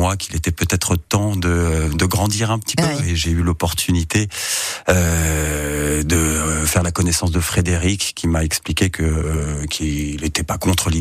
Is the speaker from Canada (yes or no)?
no; Paris, Île-de-France, France; Alors moi, je suis parisien, je suis pas du tout du coin